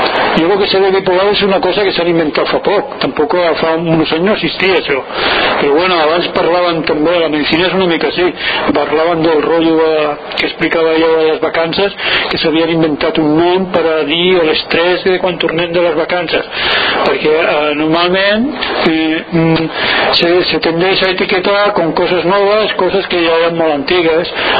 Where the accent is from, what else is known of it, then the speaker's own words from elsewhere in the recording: Basque Country, Spain; Jo me sento biscaí. Jo soc de Biscaia. Me sento biscaí, viu Biscaia